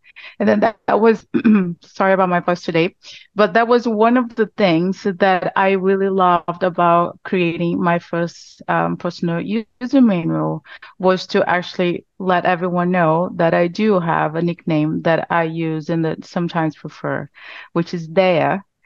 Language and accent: English; Brazil; English is a second language; now in Orlando, United States; I am original from Brazil, and then I live in Orlando, Florida for the past 12 years. I have both Brazilian and American citizenship.